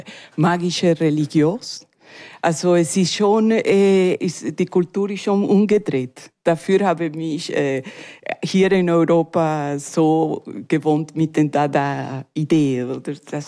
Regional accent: Caracas, Capital District, Venezuela; German is a second language; Ich bin aufgewachsen in Caracas und ich war schon vom 8 Jahre fast ein Straßkind.

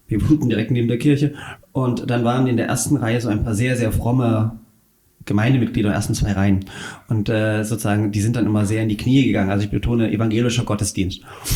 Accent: Saxony, Germany; weil es bei uns in der Oberlausitz gab es nur evangelischen Religionsunterricht.

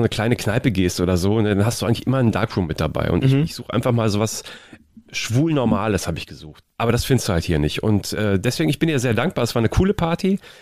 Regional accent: Cologne, North Rhine-Westphalia, Germany; Das ist erstmal so, als Kölner denkst du, wie jetzt?

